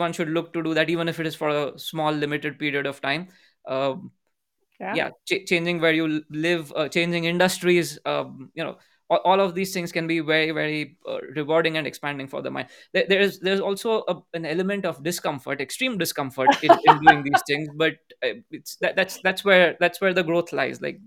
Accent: Maharashtra, India; first language Gujarati; English is a second language; Gujarati is my mother tongue, so I was born speaking it. Hindi is like one of the most widely prevalent languages in India, and so you pick up Hindi by default. And then I grew up in a province called Maharashtra.

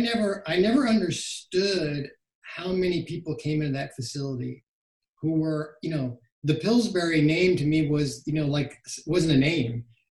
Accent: Rochester, Minnesota, United States; I was born and raised in Rochester, Minnesota.

